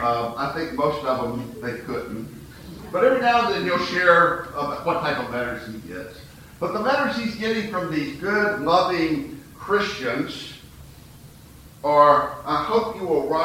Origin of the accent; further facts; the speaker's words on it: Macon, Georgia, United States; My hometown newspaper, I think, loves controversy. They have a perverse sense of humor. Saturday mornings, well, first off, let me tell you, Macon, Georgia is in the center of the heart of the Bible Belt.